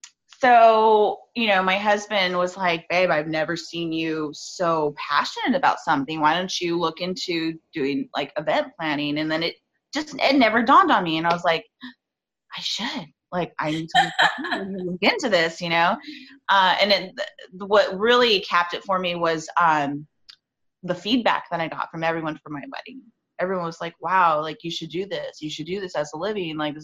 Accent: Whittier, California, United States; I'm from Whittier, California.

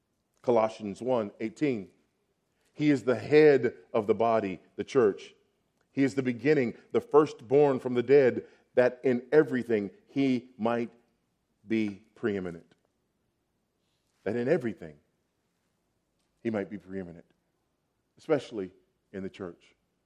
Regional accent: Los Angeles, California, United States; I grew up in Los Angeles.

